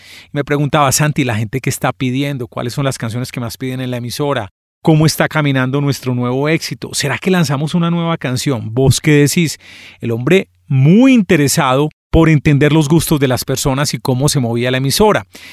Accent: Medellín, Antioquia, Colombia; born there; Las personas que nacimos en Medellín, cuando estamos en un ambiente de amigos, con mucha confianza, solemos ser muy mal educados, muy mal hablados.

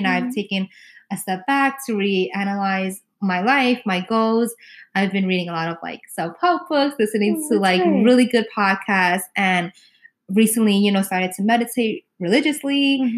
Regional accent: New York City, New York, United States; it did have to do with the fact that I'm a New Yorker and there's so many external factors.

